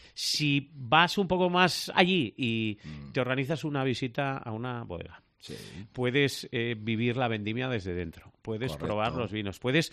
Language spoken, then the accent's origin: Spanish; La Rioja, Spain; los que somos de La Rioja, que muchas veces no conocemos bien nuestra tierra